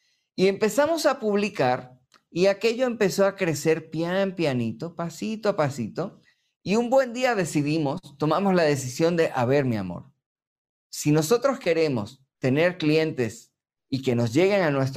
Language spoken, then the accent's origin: Spanish; Puerto Rico; moved away as an adult; also born or lived in United States; now in Mexico; yo tengo 49 años, soy puertorriqueño, nací en Estados Unidos, me crié en la isla de Puerto Rico, pero llevo 25 años en México